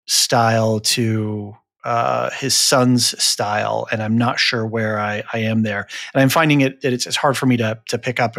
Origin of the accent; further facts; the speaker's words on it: Portland, Oregon, United States; I grew up in Portland, Oregon.